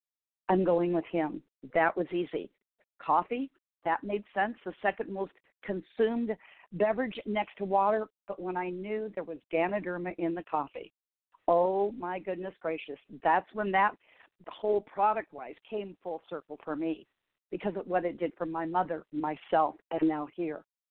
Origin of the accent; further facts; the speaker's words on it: Howey-in-the-Hills, Florida, United States; Then we'll be up in my hometown. Yes, there truly is a town named Howie in the Hills, all right?